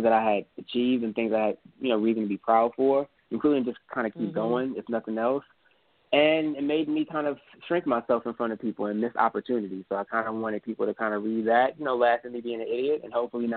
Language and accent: English; Houston, Texas, United States; I'm from Houston. I'm writing about it from that perspective